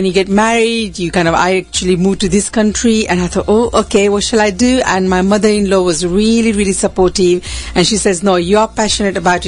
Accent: Gujarat, India; Well, I'm from originally from India, Gujarat, and I started dancing at the age of probably 6-7

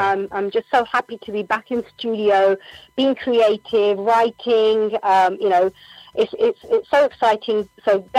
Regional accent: London, United Kingdom; you see me like in my hometown in London

